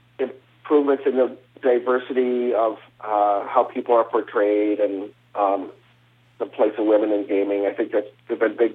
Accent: Illinois, United States; He was a professor at a little college in Illinois, and my hometown was actually sort of an early hotbed of gaming.

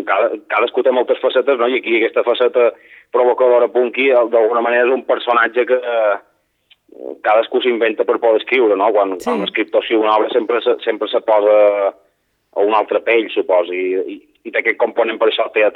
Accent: Balearic Islands, Spain; dir que els mallorquins, escolta, no som perifèria de res, som el centre del món.

